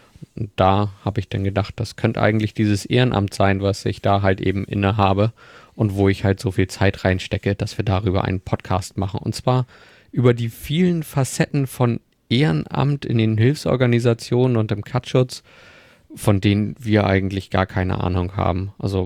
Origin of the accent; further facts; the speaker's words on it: Hamburg, Germany; Du bist nicht aus Hamburg, ich bin aus Hamburg, wir sind beide in Hamburg.